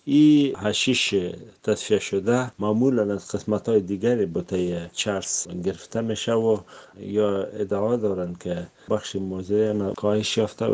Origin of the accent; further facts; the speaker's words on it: Afghanistan; ما از افغانستان اومدیم